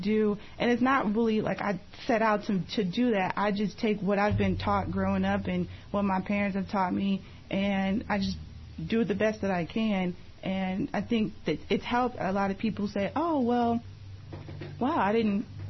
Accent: Jefferson City, Missouri, United States; now in Kansas City, United States; Yes, born and raised in Jefferson City, Missouri. So moving to Kansas City, it was like, wow, it's such a big city.

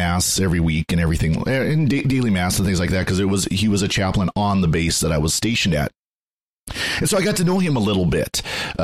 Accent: Montana, United States; I'm from Montana. This is where I feel home.

